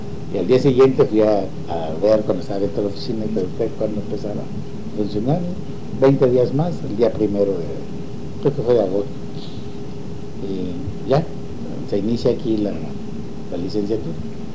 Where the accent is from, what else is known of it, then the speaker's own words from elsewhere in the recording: Huajuapan de León, Oaxaca, Mexico; born there; also born or lived in Mexico City / Guadalajara; now in Tijuana, Mexico; Bueno, yo nací en Oaxaca, en un lugar, en Huajuapan de León.